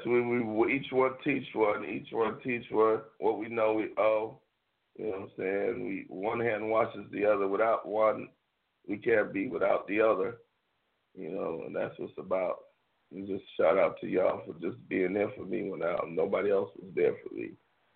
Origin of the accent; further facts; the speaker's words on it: San Francisco, California, United States; from San Francisco.